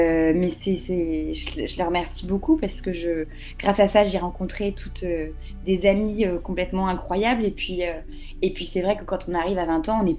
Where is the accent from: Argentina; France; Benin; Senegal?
France; Brittany; comme tu l'as dit, je suis bretonne.